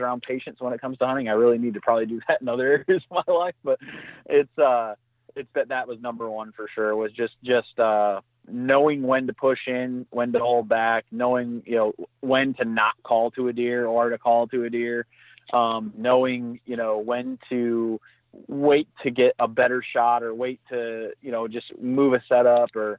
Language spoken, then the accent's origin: English; Michigan, United States; I mean, again, growing up in Southwest Michigan